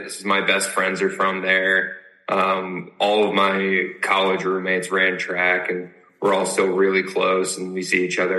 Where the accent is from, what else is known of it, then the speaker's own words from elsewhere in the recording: New Jersey, United States; moved away as an adult; also born or lived in Williamsburg, Virginia; So I grew up in New Jersey, went to high school out there and went to college out there, ran out there. And then I moved south down to Williamsburg, Virginia to get my graduate degrees.